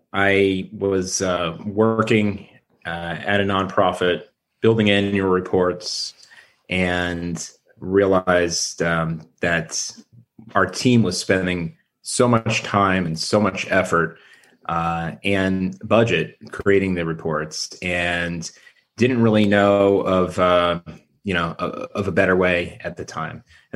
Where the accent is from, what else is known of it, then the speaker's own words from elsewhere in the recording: New Jersey, United States; Yeah, well, I grew up in New Jersey and I met my wife in Washington, D.C. on the first day of classes in the cafeteria